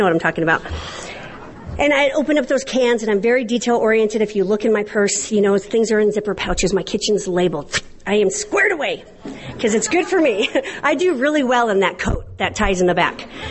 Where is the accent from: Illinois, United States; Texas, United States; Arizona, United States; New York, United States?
Arizona, United States; San Carlos; born there; I was born on the San Carlos Indian Reservation in southeastern Arizona